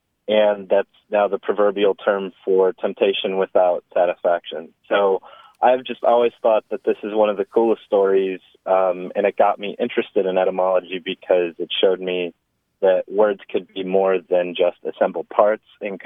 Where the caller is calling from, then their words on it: Huntsville, Alabama, United States; I'm calling from Huntsville, Alabama.